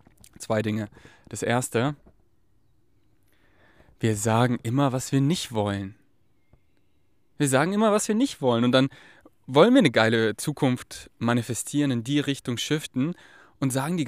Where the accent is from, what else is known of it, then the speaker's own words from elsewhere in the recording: Munich, Bavaria, Germany; now in Berlin, Germany; Ich bin hier tief im Wald, im Stadtrand von München, hier wo ich aufgewachsen bin. Morgen nehme ich meinen Zug zurück nach Berlin.